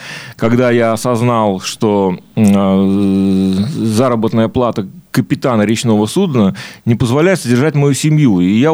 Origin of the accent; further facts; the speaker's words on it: Saint Petersburg, Russia; born there; Родился я в городе Герой Ленинград, в семье студентов. То есть моя мама училась в институте культуры, а папа в институте физкультуры.